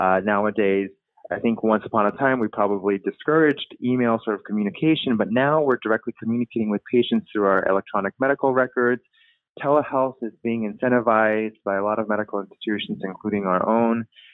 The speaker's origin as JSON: {"language": "English", "country": "Taiwan", "tie": "born or raised there", "said": "I spent part of my life growing up in Taiwan"}